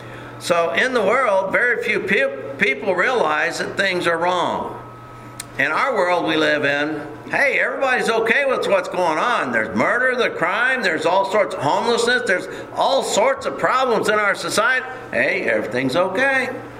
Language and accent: English; Texas, United States; And growing up in Texas, I know that there's a thing called Johnson grass.